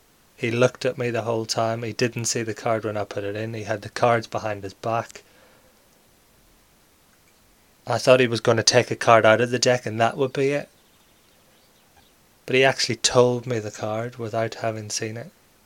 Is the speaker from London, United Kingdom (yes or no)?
no; Northern Ireland, United Kingdom; Eventually went along to the Mid-Ulster Magic Circle, which happened to be based in my hometown.